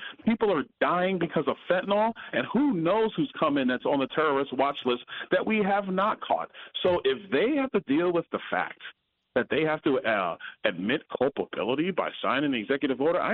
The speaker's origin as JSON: {"language": "English", "region": "New York", "country": "United States", "tie": "born or raised there", "said": "Man, I grew up in New York, Jimmy."}